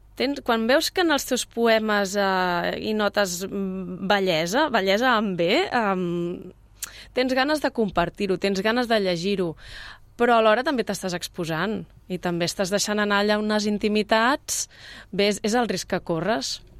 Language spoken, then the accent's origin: Catalan; Mont-roig del Camp, Catalonia, Spain; perquè parla del poble on jo m'he criat, al Baix Camp, que és el poble de Mont-roig del Camp